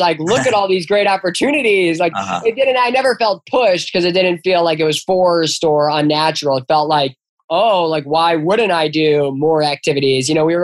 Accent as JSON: {"language": "English", "town": "Chicago", "region": "Illinois", "country": "United States", "tie": "born or raised there", "said": "I grew up in the city of Chicago. I love it here. It's an amazing place. I feel very blessed to be someone from the Midwest and from Chicago to go to Harvard."}